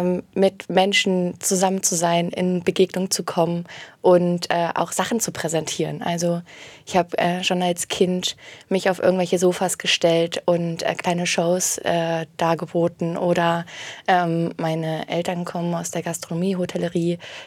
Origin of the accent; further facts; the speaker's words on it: Lübeck, Schleswig-Holstein, Germany; Ja, ich bin in Lübeck groß geworden